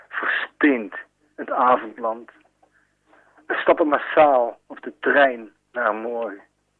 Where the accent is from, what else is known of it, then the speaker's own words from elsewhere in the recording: Eindhoven, North Brabant, Netherlands; Ik kom zelf uit Eindhoven.